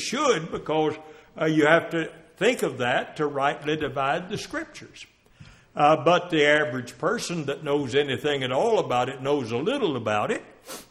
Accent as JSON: {"language": "English", "country": "United States", "tie": "born or raised there", "said": "grew up together down in Wilkes County, and we heard some good preachers back in those days."}